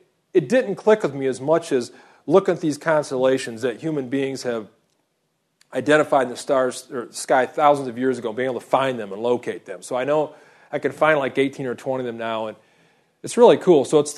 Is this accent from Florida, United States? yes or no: yes; Florida, United States; when I was a kid growing up in Florida, I really loved stars and astronomy and science.